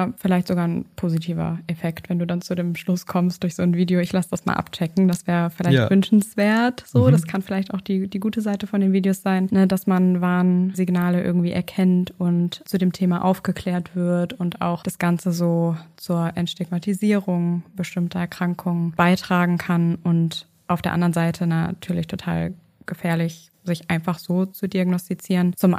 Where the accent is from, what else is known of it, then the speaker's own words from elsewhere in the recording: Saarland, Germany; Bei uns im Saarland